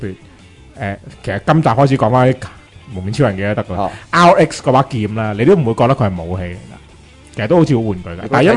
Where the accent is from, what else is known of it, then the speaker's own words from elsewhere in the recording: China; 我哋中国人咧习惯咗样嘢，我哋有五千年嘅文化嘛。